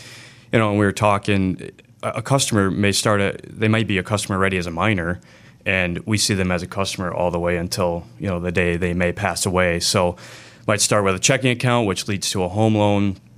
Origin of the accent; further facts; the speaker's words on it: Beaver Dam, Wisconsin, United States; Yeah, so I'm actually born and raised in Beaver Dam and went to school at UW-La Crosse.